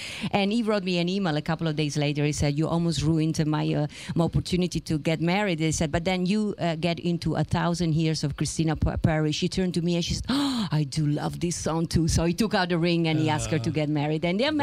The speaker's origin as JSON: {"language": "English", "town": "Venice", "region": "Veneto", "country": "Italy", "said": "I'm from Venice, Italy."}